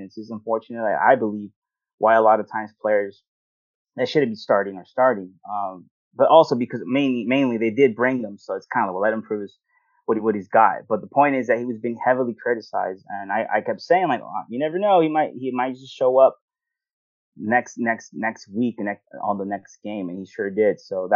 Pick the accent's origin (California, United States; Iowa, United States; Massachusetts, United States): California, United States; San Diego; also because I'm from San Diego, and, you know, we're about to have a team now here.